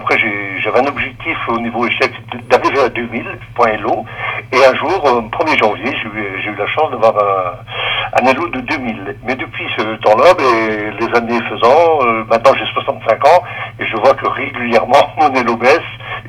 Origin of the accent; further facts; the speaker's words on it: Grand Est, France; now in Gers, France; Je suis originaire des Ardennes. Et maintenant je vis dans le Gers.